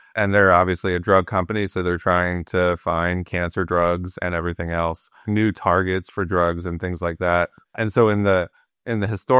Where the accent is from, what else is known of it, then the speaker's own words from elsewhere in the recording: Philadelphia, Pennsylvania, United States; now in Sarasota, United States; I saw my cardiologist in Sarasota, Florida, but you know, I grew up in Philadelphia